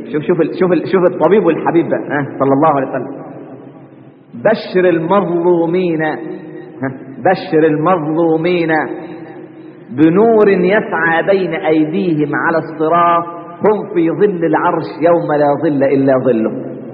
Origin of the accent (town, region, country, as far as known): Egypt